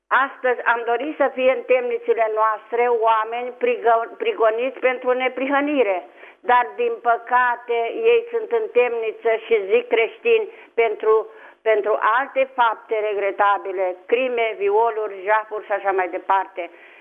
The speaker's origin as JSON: {"language": "Romanian", "region": "Bucharest", "country": "Romania", "said": "vă sunt din București"}